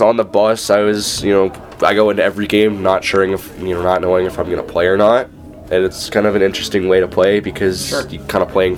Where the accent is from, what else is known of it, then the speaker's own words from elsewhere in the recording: Dallas, Texas, United States; also born or lived in Boston; Yeah, so my hometown technically would be Dallas, Texas, but okay. Just like my brother, I was born in Boston, so that's kind of where I list everything